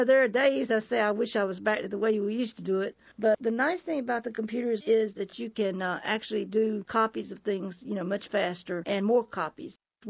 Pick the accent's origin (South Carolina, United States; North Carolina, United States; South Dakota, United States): North Carolina, United States; Raleigh; also born or lived in Athens, Georgia; Well, I was born in Athens, Georgia, and then we moved to North Carolina when I was very small. I went to the Governor Moorhead School here in Raleigh.